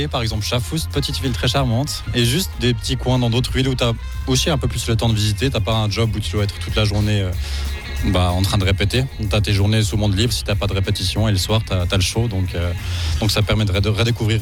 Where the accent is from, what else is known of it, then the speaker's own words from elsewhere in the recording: Fribourg, Switzerland; Fribourg, ouais, exactement. Donc, assez incroyable d'être au Cirque Knie en tant que Suisse